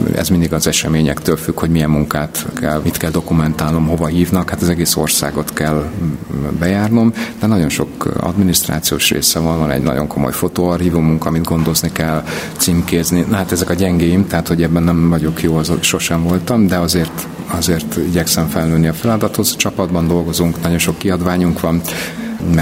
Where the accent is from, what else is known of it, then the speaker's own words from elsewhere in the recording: Budapest, Hungary; amikor a 9. kerületben nőttem fel, cigányok között mindent megéltem